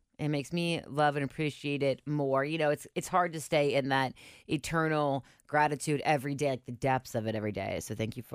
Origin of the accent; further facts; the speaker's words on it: Cincinnati, Ohio, United States; I am from here and I grew up in Cincinnati and I grew up like knowing Q102